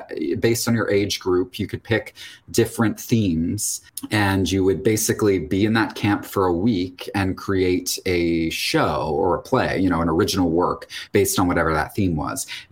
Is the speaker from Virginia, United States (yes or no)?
yes; Virginia, United States; born there; also born or lived in North Carolina / Texas; No, I moved around a lot. I always lived in the South. Like I was born in Virginia, and then my dad, for his job, you know, we had to sort of relocate a lot.